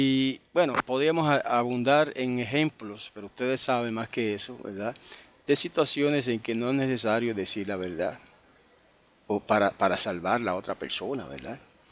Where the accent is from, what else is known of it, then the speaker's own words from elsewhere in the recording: Guayama, Puerto Rico; Y es que en mi pueblo, Guayama, de Puerto Rico